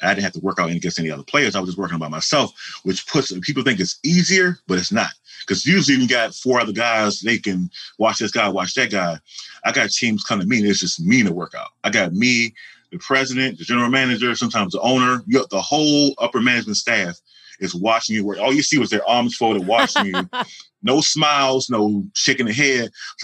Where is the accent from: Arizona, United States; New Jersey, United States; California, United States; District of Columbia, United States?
District of Columbia, United States; Washington; now in New York, United States; You know, I'm from Washington, from the Maryland, Washington, D.C. area, but I don't know where I'm about to be living for the rest of my life.